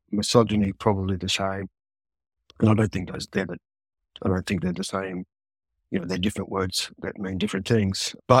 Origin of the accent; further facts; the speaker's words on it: Australia; by the time you get to your late 50s and then into your 60s as an Australian man